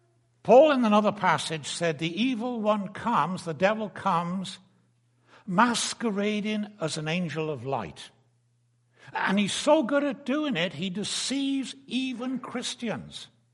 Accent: United Kingdom; And it reminds me of when I was a guy growing up in Britain many years ago.

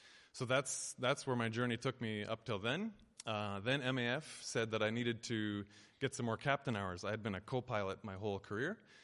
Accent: Ontario, Canada; moved away as an adult; I'm from Ontario, so the east, or the center, as we call it, if we're from Ontario. I was born and raised there and lived there till I was about 21

